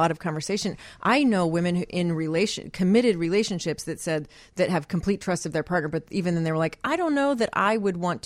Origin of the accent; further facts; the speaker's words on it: Fort Worth, Texas, United States; I'm from Fort Worth.